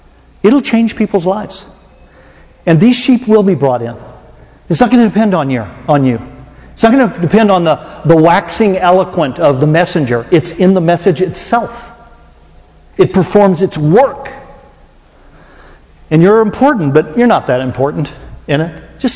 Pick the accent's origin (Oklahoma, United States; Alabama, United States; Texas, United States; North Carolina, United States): Oklahoma, United States; I bet you're from Oklahoma. I go, that was a good guess. I am from Oklahoma.